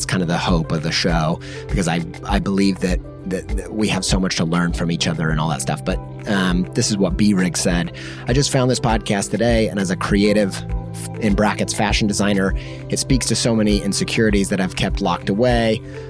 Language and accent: English; Ohio, United States; they do it from not just America, but my home state of Ohio. They're just a few hours away from me